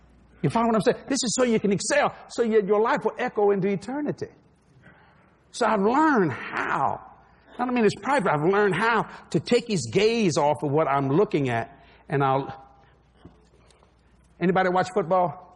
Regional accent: New Orleans, Louisiana, United States; I was raised in Algiers, Louisiana, which is the roughest borough of the city of New Orleans. I'm a Frenchman, I'm a Cajun, but I was raised in the Italian section of the Sicilian Italian section.

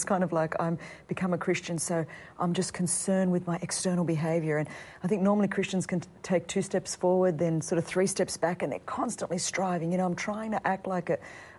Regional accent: Australia; but I'm Australian, we're a little bit tenacious, you know

